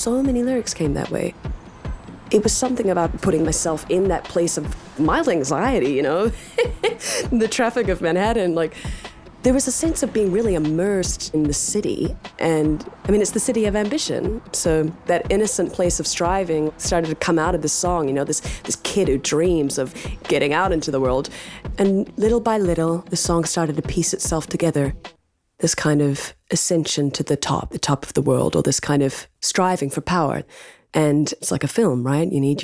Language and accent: English; New Zealand; now in United States; And as a New Zealander living in America, watching how people rise through a campaign, right?